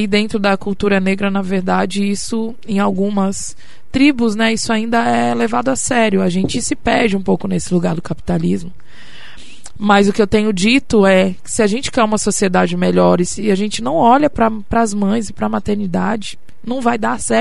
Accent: Brasília, Federal District, Brazil; now in Curitiba, Brazil; Sou brasiliense, radicado em Curitiba há 15 anos e comecei a cantar profissionalmente aqui também.

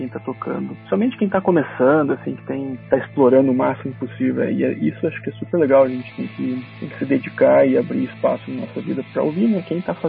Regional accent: Curitiba, Paraná, Brazil; accent: Curitiba; A gente sempre leva Curitiba e é o nosso sotaque.

